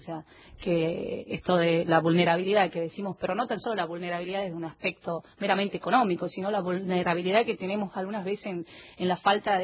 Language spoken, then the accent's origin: Spanish; Salta, Argentina; born there; Yo nací en Salta.